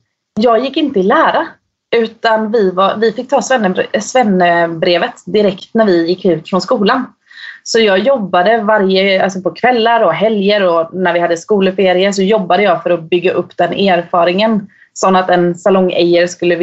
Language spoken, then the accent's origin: Swedish; Stadskällan, Sweden; moved away; Då jobbade jag på en frisörsalong som var i min hemby som heter Stadskällan.